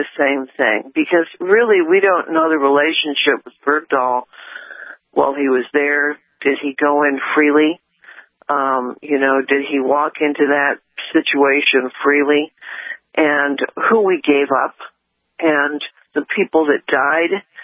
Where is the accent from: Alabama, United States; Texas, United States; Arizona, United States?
Texas, United States; San Antonio; when I was out there in San Antonio, my hometown, people said